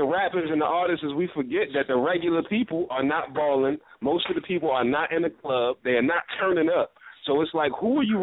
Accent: Brooklyn, New York, United States; also born or lived in Philadelphia; Born and raised, man. Born, actually, you know what's funny? I was raised in New York and Philly the same amount of time, about 15 years in both places.

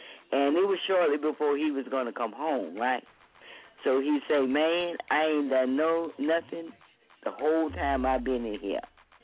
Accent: Louisiana, United States; And I'm going to be honest with you. I'm from Louisiana.

